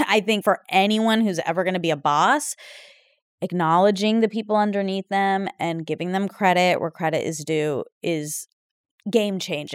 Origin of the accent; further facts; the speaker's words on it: Georgia, United States; I grew up in Georgia and I love my friends and their families so much